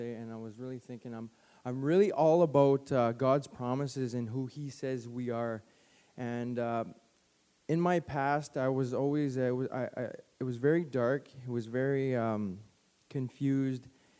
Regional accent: Calgary, Alberta, Canada; So I'm 35 years old. I'm from Calgary, Alberta

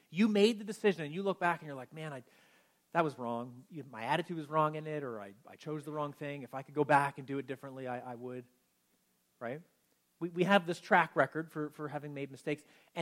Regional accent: the Maritimes, Canada; Like, we're from the Maritimes, right?

